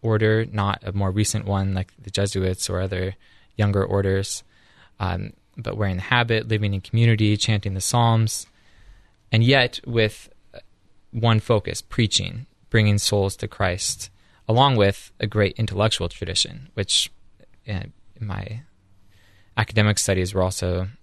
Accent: Seattle, Washington, United States; So I'm from the West Coast, a native of the Seattle area. I grew up there up until the end of high school.

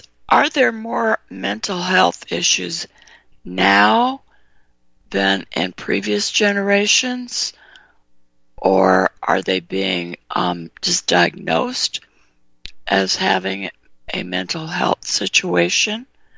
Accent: California, United States; I grew up in California.

